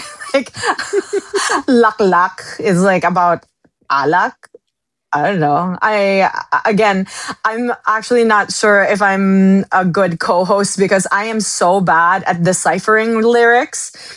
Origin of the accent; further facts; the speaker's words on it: Philippines; Well, it's also connected to growing up in the Philippines.